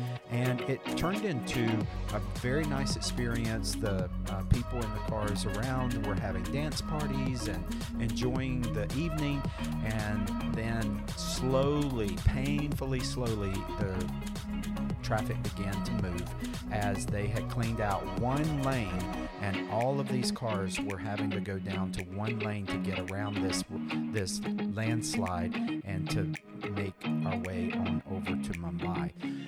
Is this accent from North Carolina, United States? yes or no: yes; North Carolina, United States; Growing up in North Carolina, this reminds me of Black Mountain.